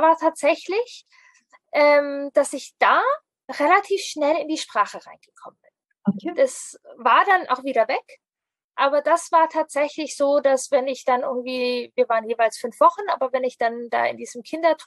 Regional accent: Baden-Württemberg, Germany; Ich bin im Schwabeländle anzukommen, geboren, und wir haben im Schwabeländle, also in der Nähe von Stuttgart, in Süddeutschland gelebt. Und ja, das ist, glaube ich, nicht ganz so einfach, als Inder in diese Kultur da reinzukommen.

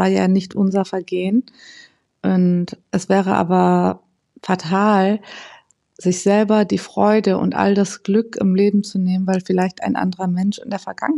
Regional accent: Afghanistan; now in Germany; besonders aber auch für mein Heimatland Afghanistan und auch hier in Deutschland.

